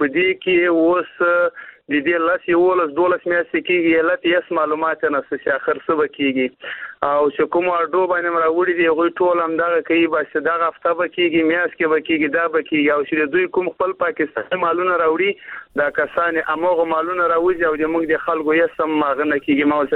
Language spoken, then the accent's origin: Pashto; Afghanistan; now in Pakistan; په پاکستان کې موږ مېشت افغانان یو